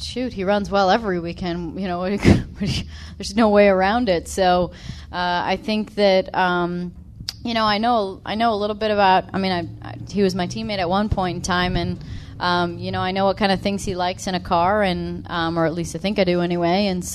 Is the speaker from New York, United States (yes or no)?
no; Illinois, United States; I grew up in Illinois, not very far from here, so I know a lot of corn grows.